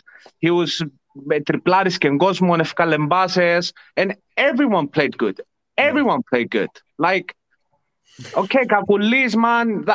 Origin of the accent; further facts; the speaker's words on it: Larnaca, Larnaca District, Cyprus; Maybe Ike a bit because I'm from Larnaca